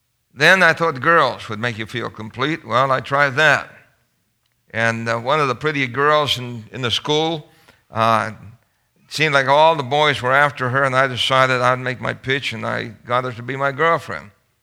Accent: Brooklyn, New York, United States; And growing up in Brooklyn, New York, we decided to, at the age of 12, form a singing group.

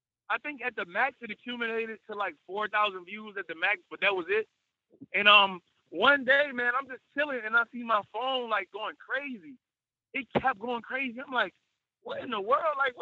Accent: Hopewell, Virginia, United States; You know, I'm from Hopewell, Virginia. Frank's from Petersburg. It's like right next to each other, and we're also rivalries.

